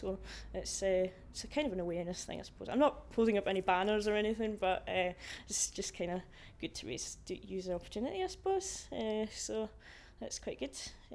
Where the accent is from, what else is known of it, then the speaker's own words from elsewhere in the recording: Glasgow, Scotland, United Kingdom; I'm 31 and I'm from Glasgow.